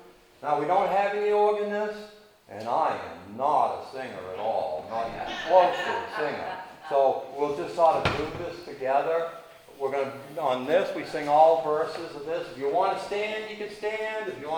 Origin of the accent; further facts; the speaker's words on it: Farmington, Maine, United States; for the last 31 years and lived in Freeman for 10. And I was brought up in Farmington.